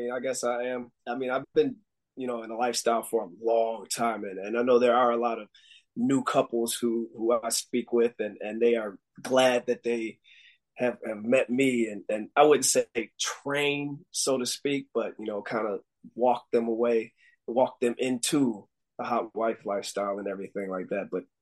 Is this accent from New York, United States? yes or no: yes; Buffalo, New York, United States; also born or lived in Hawaii; I was living in Hawaii, and I moved back from Hawaii back to home in Buffalo, New York.